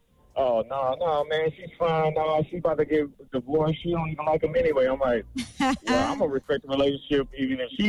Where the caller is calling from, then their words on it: Orlando, Florida, United States; I'm calling from Orlando, Florida.